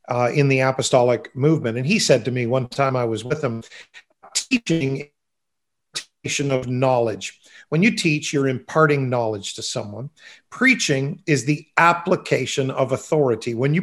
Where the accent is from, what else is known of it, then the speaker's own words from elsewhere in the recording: Fredericton, New Brunswick, Canada; Where I grew up here in Fredericton, New Brunswick, and even when I went to Bible school